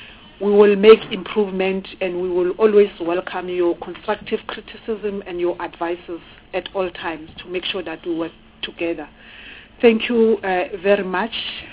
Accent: Mpumalanga, South Africa; I come from Mpumalanga

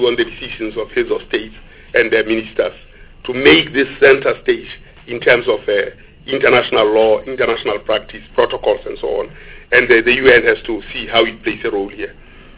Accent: South Africa; Because right now, Google and Microsoft and Apple know where I am as a South African, wherever I am.

